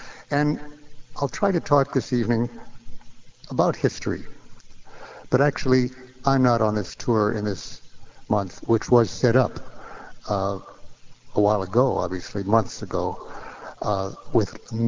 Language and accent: English; Berkeley, California, United States; here in my hometown of Berkeley